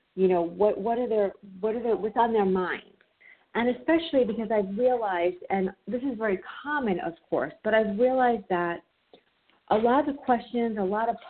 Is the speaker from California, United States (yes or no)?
no; Suffern, New York, United States; I am in Suffern, New York. Yes, I am a New Yorker, in case you couldn't tell from that lovely accent I have.